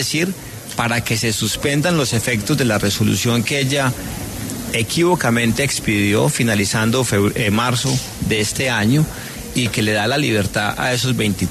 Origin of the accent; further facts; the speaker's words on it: Antioquia, Colombia; lo que somos los antioqueños